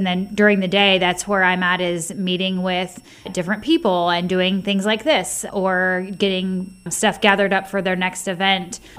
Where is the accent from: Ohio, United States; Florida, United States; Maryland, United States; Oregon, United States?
Ohio, United States; Licking County; I did grow up in agriculture. I am from Licking County, which is where I still reside, and grew up in 4-H and FFA, state and American degree, all the things.